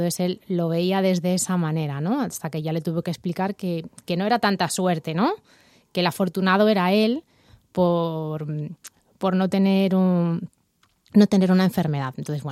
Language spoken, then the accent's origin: Spanish; Castilla-La Mancha, Spain; Algunas son de ámbito de comunidad, soy de Castilla-La Mancha